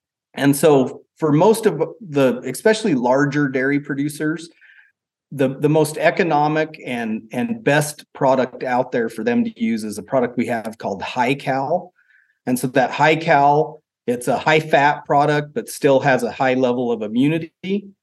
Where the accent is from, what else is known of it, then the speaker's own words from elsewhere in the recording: Idaho, United States; and have since moved back to Idaho. So I'm back in my hometown, all of my family's here.